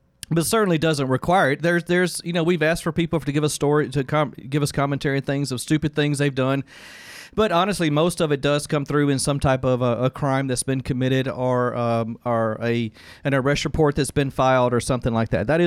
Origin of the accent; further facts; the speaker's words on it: Mississippi, United States; See, when I grew up in Mississippi, we just called them rednecks.